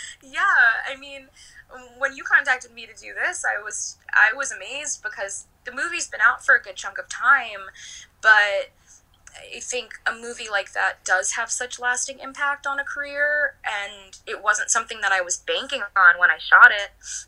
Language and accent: English; Astoria, New York, United States; We grew up in Astoria and Queens together.